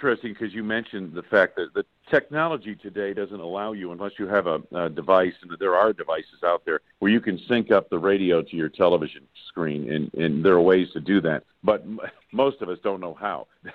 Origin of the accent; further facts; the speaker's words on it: East Coast, United States; when I grew up on the East Coast, I'm a Yankees fan.